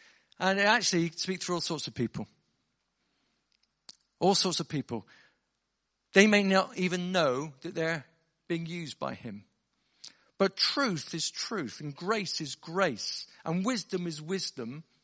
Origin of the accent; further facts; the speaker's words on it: South West England, United Kingdom; I'm from Somerset, if you're wondering where the accent's from.